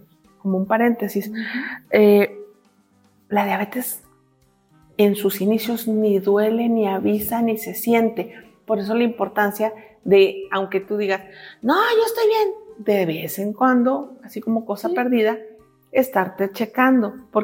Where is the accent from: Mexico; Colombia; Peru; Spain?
Mexico; Y nosotros como mexicanos, la rayita depende de qué especificación